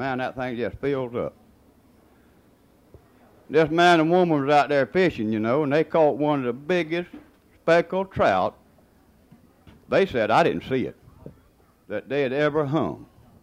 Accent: Steinhatchee, Florida, United States; But anyhow, I'm from Steinhatchee. Do y'all know where Steinhatchee is?

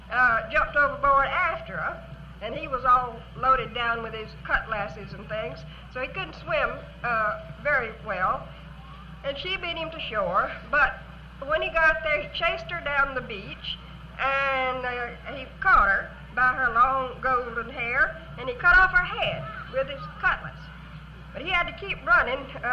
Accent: Florida, United States; if ever I'm far away from Florida and I hear this song, I may just have to tune up and cry, as we Florida crackers say.

